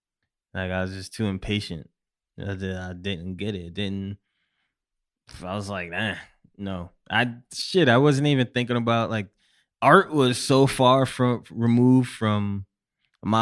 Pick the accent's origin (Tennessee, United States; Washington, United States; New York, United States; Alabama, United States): New York, United States; Syracuse; The growing up in Syracuse, New York, it was all about New York, New York, New York, New York.